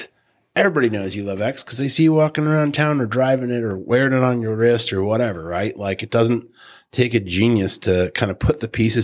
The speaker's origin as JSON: {"language": "English", "region": "New Jersey", "country": "United States", "tie": "born or raised there", "lives_now": "Peoria, United States", "said": "I grew up in New Jersey."}